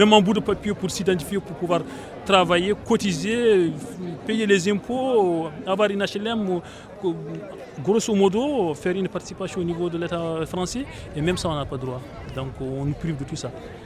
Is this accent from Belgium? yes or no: no; Mauritania; now in France; On est victime d'une question raciale chez nous. Nous sommes des Mauritaniens, on n'est pas reconnus comme des Mauritaniens.